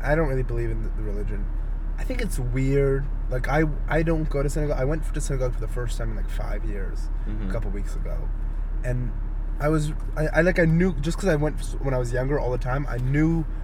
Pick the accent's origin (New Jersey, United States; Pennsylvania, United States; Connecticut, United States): New Jersey, United States; Flemington; Just to correct you, I'm not from Florida. I started comedy. I'm from Flemington. I'm from where I moved to Florida for a couple years. Now I'm back.